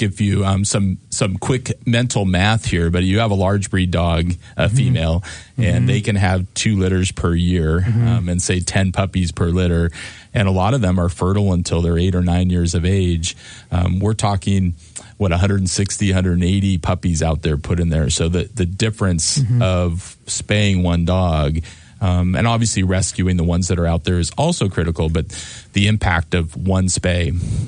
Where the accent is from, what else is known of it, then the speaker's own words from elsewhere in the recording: Ellensburg, Washington, United States; I'm a veterinarian. I grew up in Ellensburg, went to school over in Pullman, and have lived in Western Washington for 30 some years